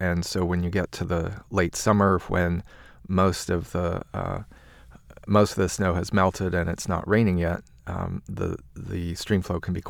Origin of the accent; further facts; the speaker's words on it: Corvallis, Oregon, United States; outside of my hometown, Corvallis, Oregon